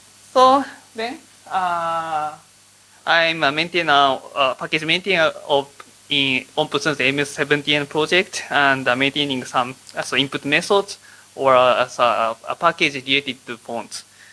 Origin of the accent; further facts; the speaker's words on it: Japan; English is a second language; maybe you've already noticed I'm from Japan.